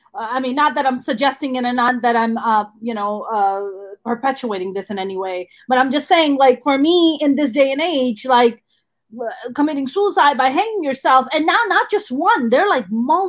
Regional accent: Pakistan; now in United States; as an immigrant who was born and raised in Pakistan

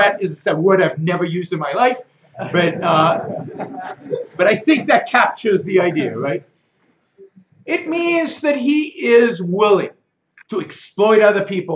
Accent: Israel; English is a second language; I grew up, as I think many of you know, I grew up in Israel.

